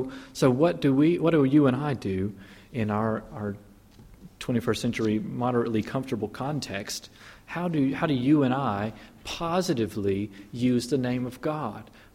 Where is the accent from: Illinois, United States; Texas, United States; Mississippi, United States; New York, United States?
Mississippi, United States; So I grew up in Mississippi, and we're kind of ground zero for the civil rights movement in the Southeast